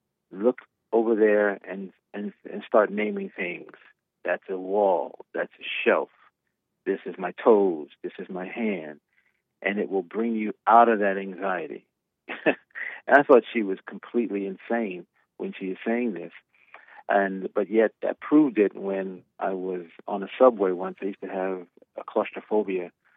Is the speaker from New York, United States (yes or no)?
yes; New York City, New York, United States; You know, I grew up in New York City. I met Trump.